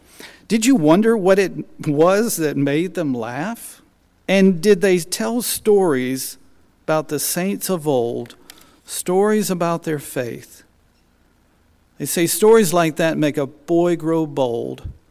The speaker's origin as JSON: {"language": "English", "country": "United States", "tie": "born or raised there", "said": "Back in the 80s, which is still, in my estimation, one of the best decades to have ever grown up as an American."}